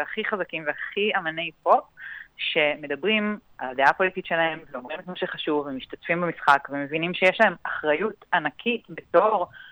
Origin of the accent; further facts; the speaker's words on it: Jaffa, Tel Aviv District, Israel; אני מיפו.